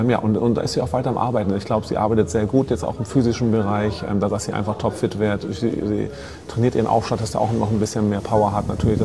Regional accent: Hamburg, Germany; weil ich komme auch aus Hamburg

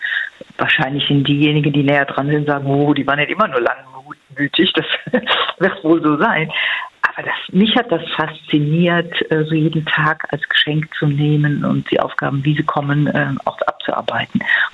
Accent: Rhineland, Germany; Gut, als Rheinländerin kann ich sagen

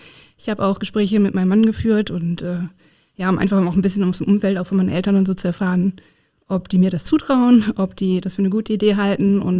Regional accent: Essen, North Rhine-Westphalia, Germany; ich komme ursprünglich aus Essen. Habe in Dortmund studiert

